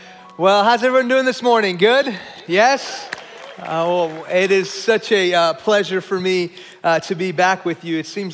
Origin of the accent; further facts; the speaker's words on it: Houston, Texas, United States; now in Frisco, United States; This is home for me. I grew up in this area. I grew up in Houston.